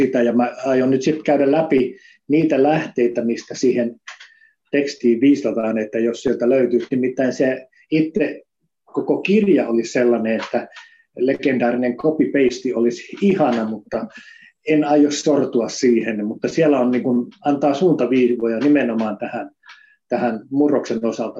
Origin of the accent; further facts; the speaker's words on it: Savonia, Finland; Mä oon savolainen ja mä osaan selittää.